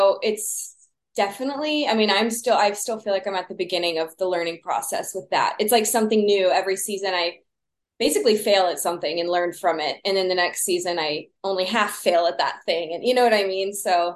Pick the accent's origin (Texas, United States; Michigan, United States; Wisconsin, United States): Texas, United States; I grew up in Texas, so very like fruitful summers.